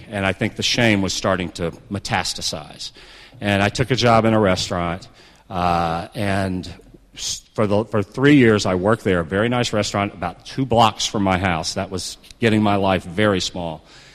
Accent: the South, United States; You know, growing up in the South, being, you know, having my background

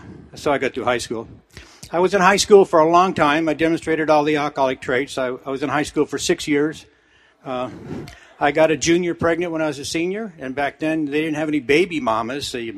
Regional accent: Las Vegas, Nevada, United States; also born or lived in Compton, California / Chino, California; I was born in Compton, California, and then moved to Chino. My dad was geographically challenged. And then we wound up in Las Vegas, Nevada, but we were very broke.

